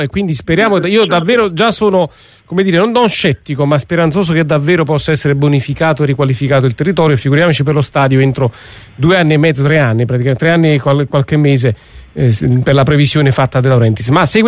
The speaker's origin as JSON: {"language": "Italian", "town": "Naples", "region": "Campania", "country": "Italy", "said": "io spero da napoletano, da campano"}